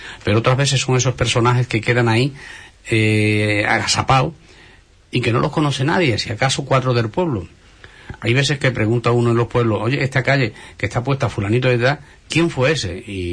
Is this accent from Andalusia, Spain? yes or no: yes; Andalusia, Spain; somos onubenses, indudablemente